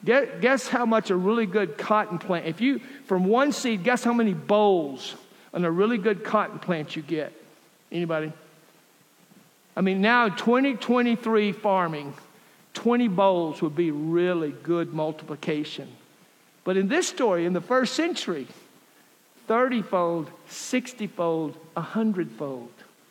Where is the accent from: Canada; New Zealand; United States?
United States; Lorenzo; This is how we grew up doing Christianity in Lorenzo, where I grew up.